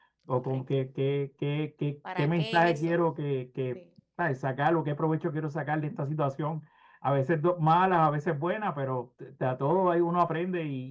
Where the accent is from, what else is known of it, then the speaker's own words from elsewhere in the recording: United States; born there; a mí me trajeron y pues nací en los Estados Unidos